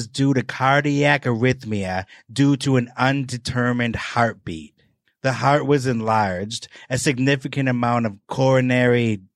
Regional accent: Wisconsin, United States; Well, I'm from Wisconsin.

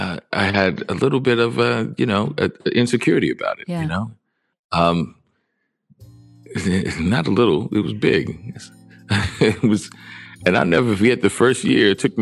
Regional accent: New Orleans, Louisiana, United States; Because I was being from New Orleans.

